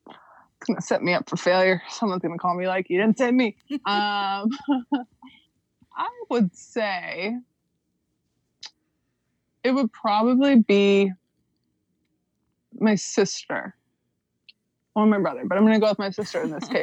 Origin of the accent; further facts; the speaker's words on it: Canada; because I'm Canadian, huh?